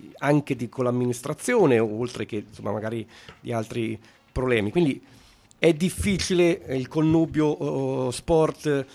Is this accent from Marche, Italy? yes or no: yes; Ancona, Marche, Italy; Io sono anconetano, sono come tanti che stanno ascoltando.